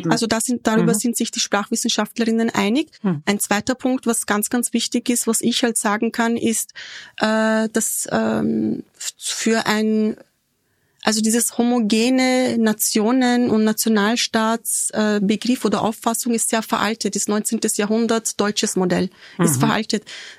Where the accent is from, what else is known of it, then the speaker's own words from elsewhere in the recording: Tunceli Province, Turkey; Ich sag, dass ich aus Dersim komme.